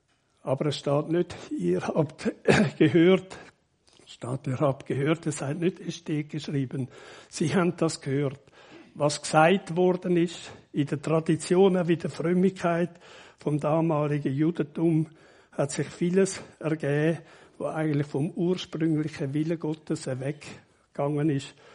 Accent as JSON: {"language": "German", "country": "Switzerland", "said": "als Schweizer, also ich denke zuerst einmal als Rütli, oder?"}